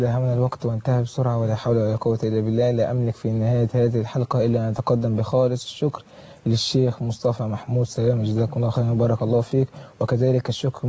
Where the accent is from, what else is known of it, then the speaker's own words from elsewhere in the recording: Egypt; بلدنا مصر.